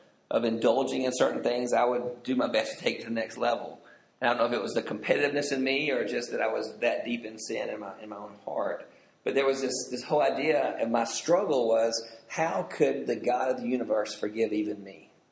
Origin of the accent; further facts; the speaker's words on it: Southern US, United States; I've heard that my whole life because I grew up in the South, and that's all the pastor ever talked about.